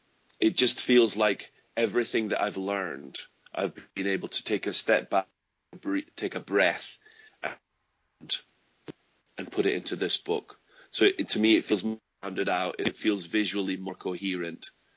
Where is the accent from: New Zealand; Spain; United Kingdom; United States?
United Kingdom; Scotland; because I'm from Scotland, and I have a lot of ancestors from Cornwall.